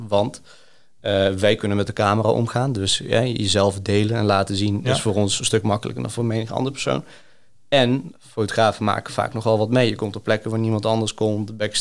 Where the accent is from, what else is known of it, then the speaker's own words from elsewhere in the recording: Greece; Dutch is a second language; moved away; ik ben dus geboren opgegroeid in Griekenland.